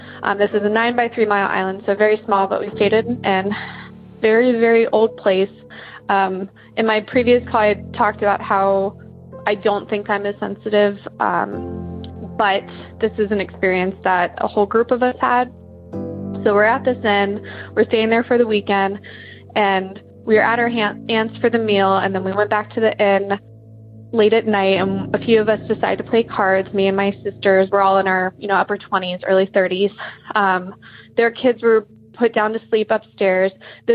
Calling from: Columbus, Ohio, United States; I'm from Columbus, Ohio.

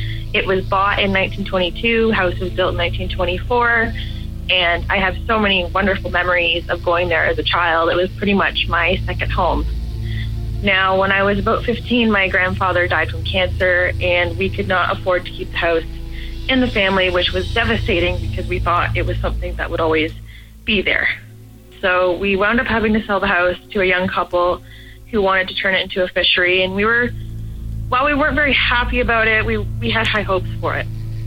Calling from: Toronto, Ontario, Canada

